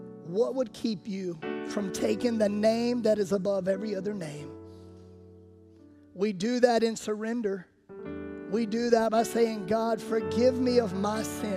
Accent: Sumter, South Carolina, United States; Now, y'all, I'm from Sumter, South Carolina. I've seen a lot of fights in my day.

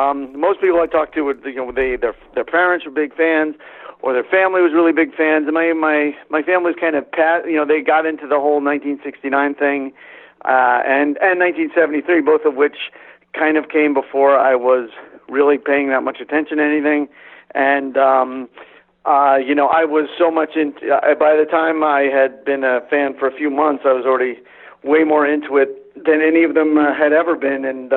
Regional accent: New Rochelle, New York, United States; I grew up in New Rochelle, New York, or White Plains, but I went to school in New Rochelle at Iona

